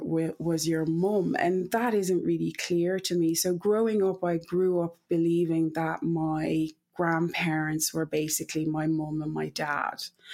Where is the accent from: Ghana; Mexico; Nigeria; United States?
Ghana; Kumasi, Ashanti; born there; I was born in West Africa, Ghana, as far as I'm aware, I think I was born in Kumasi Hospital, which is not that far away from MIM in West Africa, Ghana.